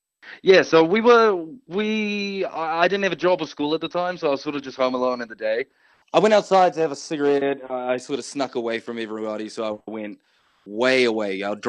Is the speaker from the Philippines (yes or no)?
no; Samoa; now in New Zealand; I'm based in New Zealand, but I was raised in Samoa for a bit.